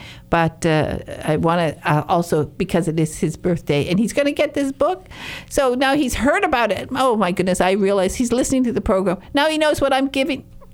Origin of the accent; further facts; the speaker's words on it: Michigan, United States; I understand in my home state of Michigan, they've gotten really, really strict about things